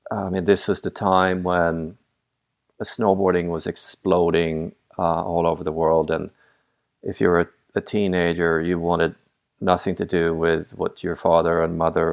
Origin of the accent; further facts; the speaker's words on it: Sweden; By the way, I am from Sweden originally.